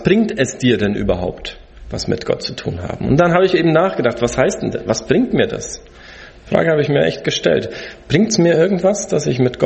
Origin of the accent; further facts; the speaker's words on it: South Brazil, Brazil; ich bin aufgewachsen in Brasilien und meine Eltern waren 10 Jahre, ich war da 7 Jahre davon mit dabei, in einem Indianerreservat von Kaingang-Indianern im Süden von Brasilien. Und als wir hingezogen sind, war ich 11 Jahre alt